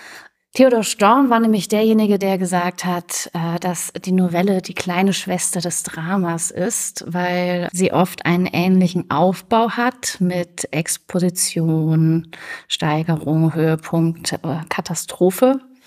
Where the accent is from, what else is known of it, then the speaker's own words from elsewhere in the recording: Nuremberg, Bavaria, Germany; born there; schon eine sehr fremde Welt für mich als gebürtige Nürnbergerin.